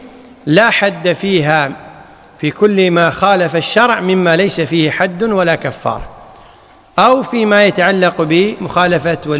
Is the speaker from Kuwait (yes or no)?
yes; Kuwait; ولذلك عندنا في الكويت المعمول به